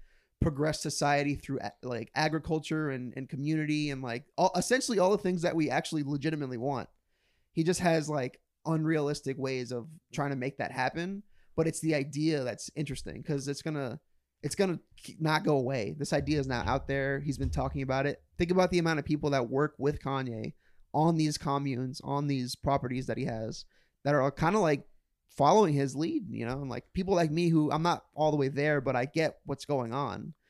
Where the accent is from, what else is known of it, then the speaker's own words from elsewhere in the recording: Florida, United States; I remember my response was like, dude, I'm from Florida. It's like, I don't even speak Spanish.